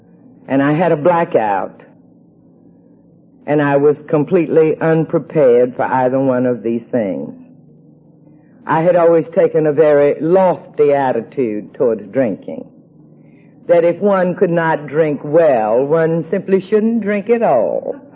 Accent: Mississippi, United States; moved away as an adult; now in New York, United States; He was from Georgia. I was from Mississippi. And we would go home after 1 year. We have been in New York ever since. Now it will be 30 years this coming summer.

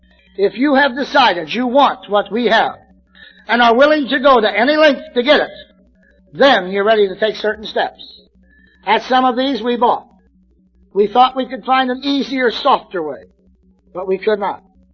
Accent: California, United States; Well, we're in California. I'm a Californian. I found my sobriety in California.

